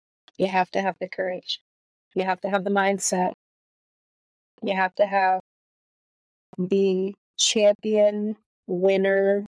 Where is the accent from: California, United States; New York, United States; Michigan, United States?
Michigan, United States; Jackson; To the fireworks show in my hometown, shout out Jackson, Michigan, on Wednesday evening.